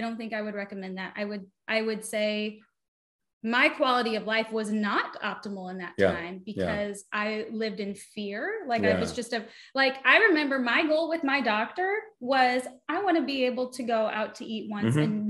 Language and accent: English; Chicago, Illinois, United States; Well, and I'm from Chicago. You know, Michael Jordan was.